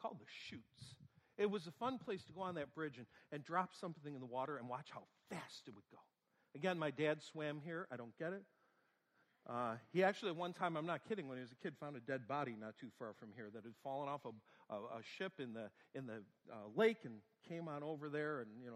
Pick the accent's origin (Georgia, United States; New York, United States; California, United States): New York, United States; my hometown, there's a blue line that stretches this way, the Erie Canal. We were right on the corner of that. So during the 1800s, that town was known for lumber.